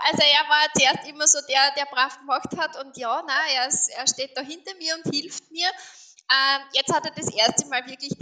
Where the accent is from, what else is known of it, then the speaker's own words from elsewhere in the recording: Austria; Douglasie ist bei uns auch jetzt nicht das Öl, das häufig, glaube ich, destilliert wird bei uns in Österreich.